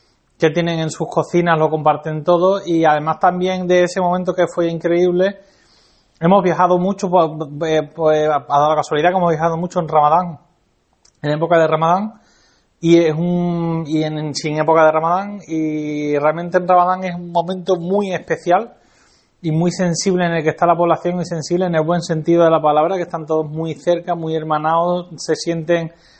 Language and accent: Spanish; Andalusia, Spain; en nuestro caso, que vivimos en Andalucía, somos andaluces